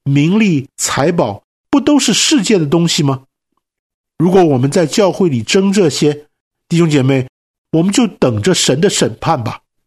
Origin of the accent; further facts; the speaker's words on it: China; 谦和这个字的意思有一点像我们中国人说的可得宁不得